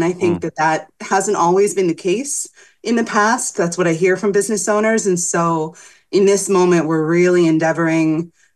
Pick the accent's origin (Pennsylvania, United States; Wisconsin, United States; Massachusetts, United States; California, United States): Massachusetts, United States; Northampton; now in Greenfield, United States; So I grew up in Northampton and was gone from the region for about 17 years. And when I moved back, I bought a house in Greenfield.